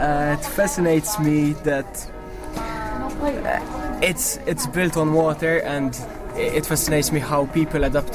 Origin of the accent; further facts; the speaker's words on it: Malta; I come from Malta.